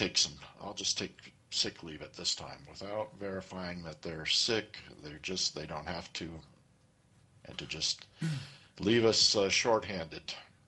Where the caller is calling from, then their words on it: Anchorage, Alaska, United States; I am joining you from Anchorage.